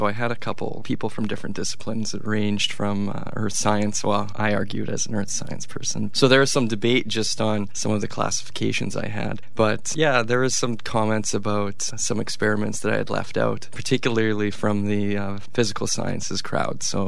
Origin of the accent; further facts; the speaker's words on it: Ontario, Canada; I'm from Northwestern Ontario.